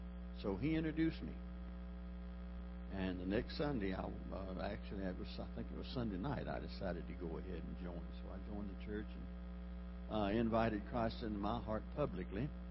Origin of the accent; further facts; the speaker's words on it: Columbus, Georgia, United States; I grew up in Columbus, Georgia. Pardon me. A little neighborhood called Ogletree Woods. And in my youth, we didn't even have a church in that neighborhood.